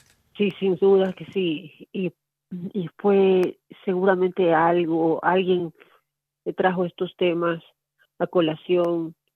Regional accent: Ecuador; yo soy de Ecuador, de una familia católica

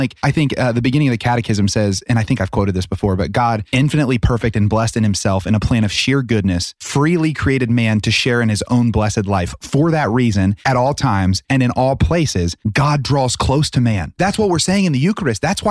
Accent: Ohio, United States; Like, I have tons of friends from my hometown because we're kind of the beginning of the Bible Belt down in Southern Ohio.

